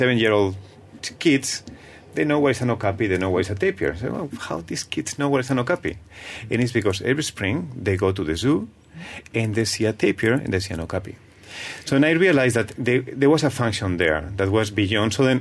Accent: Malaysia; English is a second language; I am a Malaysian.

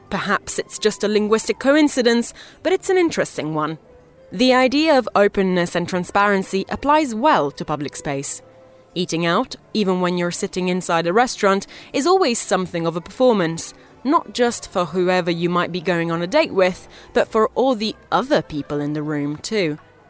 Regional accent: Italy; first language Italian; English is a second language; What you may not know is that, back in the Bel Paese, that's not really how we refer to pulling up a chair at a table on a paveme

